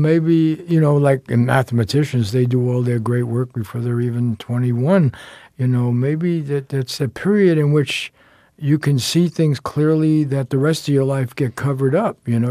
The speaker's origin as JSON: {"language": "English", "town": "Bronx", "region": "New York", "country": "United States", "tie": "born or raised there", "said": "when I was growing up in the Bronx and, you know, they were advertising all this stuff that you couldn't afford to buy"}